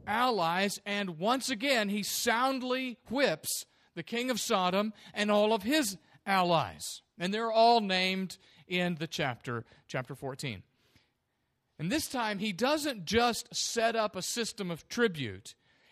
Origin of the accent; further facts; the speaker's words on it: Texas, United States; moved away; even though I have lived in the north longer than the years of my growing up in Texas, I am still a Texan, a proud Texan.